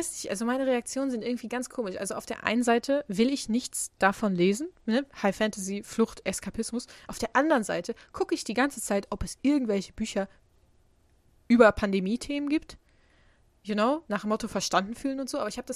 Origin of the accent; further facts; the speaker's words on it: Germany; accent: German; Mein deutscher Akzent kommt durch.